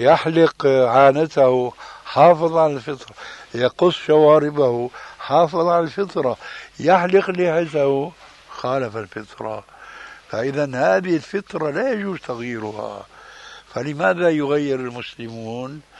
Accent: Syria; عندنا في سوريا إذا مات ميت في بيت وكلهم يحلقون اللحى يعفون عنها، يتركونها.

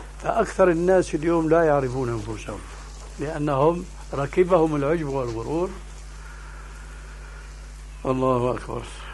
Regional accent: Syria

